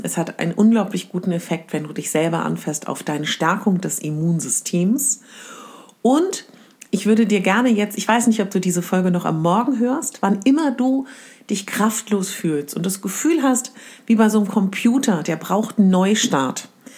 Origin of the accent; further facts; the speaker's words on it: Berlin, Germany; Ich komme aus Berlin und ich komme aus einer, ja, aus einer Region, wo man sich nicht unglaublich viel berührt.